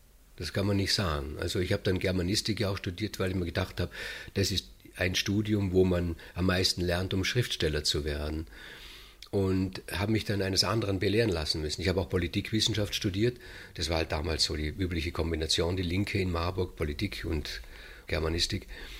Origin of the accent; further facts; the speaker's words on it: Vorarlberg, Austria; Bei uns in Vorarlberg gibt es eine Stadt, ein Dorf, Sulz.